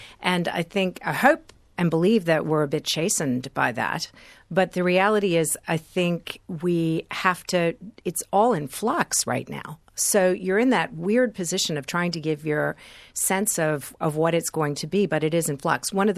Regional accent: the South, United States; I grew up in the American South

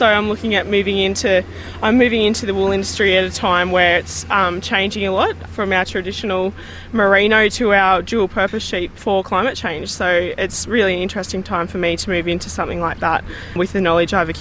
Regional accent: Cootamundra, New South Wales, Australia; so I'm 21 years of age and I'm studying agriculture business management at CSU. I was originally from Cootamundra. My family farm. We sold up a while back and I was in town all my schooling life

